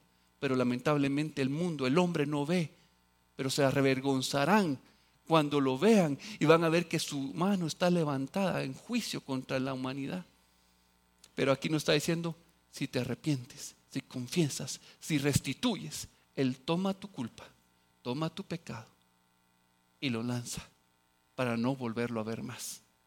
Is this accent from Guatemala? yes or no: yes; Guatemala; born there; yo nací aquí en Guatemala, ¿sí? Soy por nacimiento tengo el derecho a la nacionalidad guatemalteca. Pero ¿qué creen? Mi papá es español.